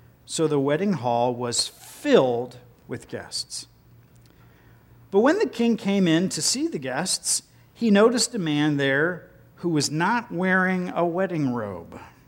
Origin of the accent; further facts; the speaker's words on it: Ohio, United States; You know, I came from Ohio, there's no such thing as double names.